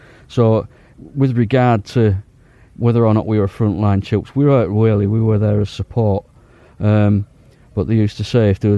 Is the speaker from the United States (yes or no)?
no; Hull, Yorkshire and the Humber, United Kingdom; I was born in Hull, brought up in Hull.